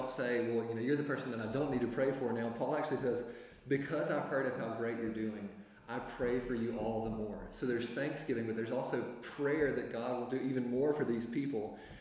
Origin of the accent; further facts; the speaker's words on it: Mississippi, United States; moved away as an adult; now in Edinburgh, United Kingdom; and I'm from Mississippi originally. Hopefully I'll get a chance to say more tonight. But we've been living in Edinburgh for the past year